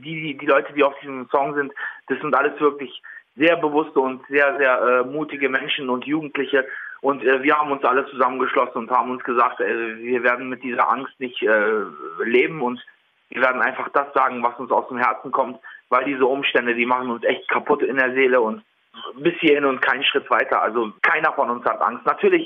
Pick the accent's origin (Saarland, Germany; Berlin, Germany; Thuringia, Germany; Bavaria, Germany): Berlin, Germany; born there; ich kenne meine Roots, ich weiß, wo ich herkomme. Ich bin ein gebürtiger Berliner Türke sozusagen